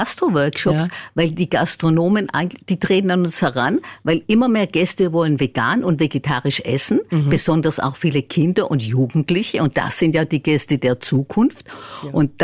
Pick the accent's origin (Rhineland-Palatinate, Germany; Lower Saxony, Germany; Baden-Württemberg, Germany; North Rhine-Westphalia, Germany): Baden-Württemberg, Germany; now in Vienna, Austria; Ich komme aus Baden-Württemberg, ja. Aber ich wohne seit 36 Jahren in Meidling in Wien.